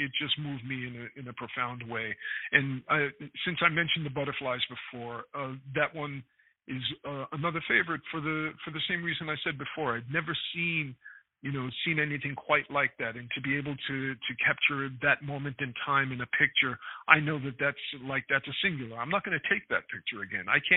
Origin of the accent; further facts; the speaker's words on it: New York City, New York, United States; The one that just leaps out at me is a picture of my hometown. It's the Empire State Building